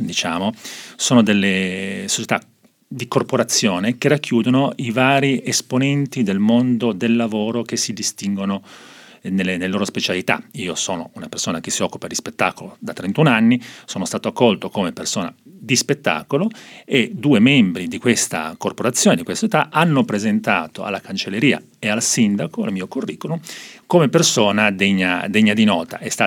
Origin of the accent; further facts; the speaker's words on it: Genoa, Liguria, Italy; Un legame con la mia città d'origine, Genova